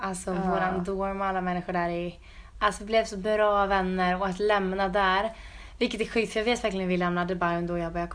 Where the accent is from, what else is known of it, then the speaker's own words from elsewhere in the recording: Skövde, Västra Götaland County, Sweden; 3-4 mil från Skövde, där vi kommer ifrån.